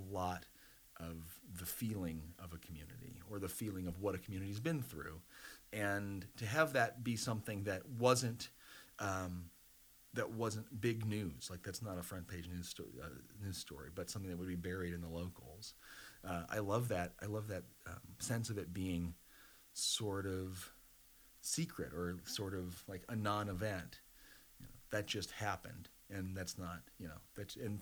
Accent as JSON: {"language": "English", "town": "Plankinton", "region": "South Dakota", "country": "United States", "tie": "born or raised there", "said": "So in 1891, at the north end of Main Street, in my hometown of Plankinton, South Dakota"}